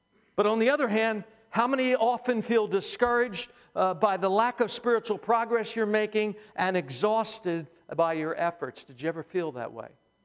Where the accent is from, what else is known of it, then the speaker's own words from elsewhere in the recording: Philadelphia, Pennsylvania, United States; I'm Irish. I grew up in a Jewish home, but in an Italian neighborhood in Philadelphia, we used to dip our calzone in chicken soup.